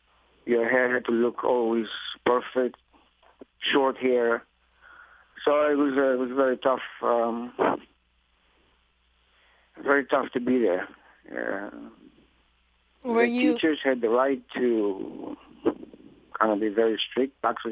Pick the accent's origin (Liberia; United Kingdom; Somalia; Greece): Greece; now in United States; Very different than here. Very strict life. Very strict parents.